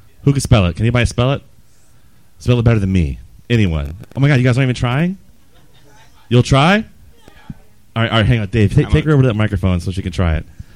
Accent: Richmond, Virginia, United States; I'm from Richmond.

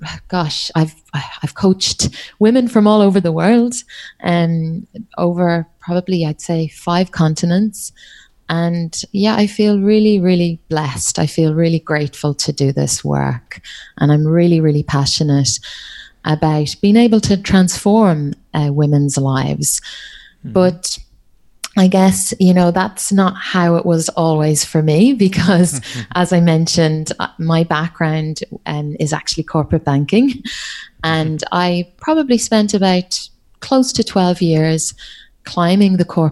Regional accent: Ireland; accent: Irish; now in Australia; I'm Irish, but yeah, my accent is hard to pick up because I've been living in Australia. Gosh, I think it's coming up on maybe 14 years now.

